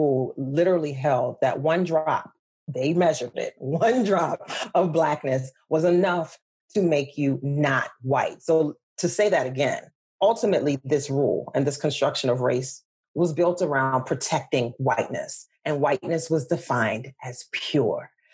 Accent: New Orleans, Louisiana, United States; I grew up dark skinned, the daughter of West African parents, born and raised in New Orleans, right?

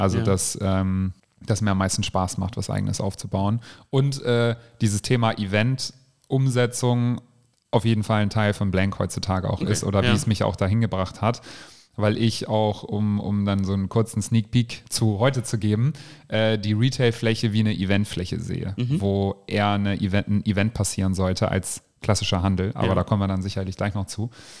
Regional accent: Bavaria, Germany; born there; also born or lived in Northern Germany / Arizona, United States / Cologne-Bonn; Also ich bin gebürtiger Bayer, auch wenn man es mir nicht anhört. Und sind dann nach Norddeutschland gezogen, bin da zur Schule gegangen.

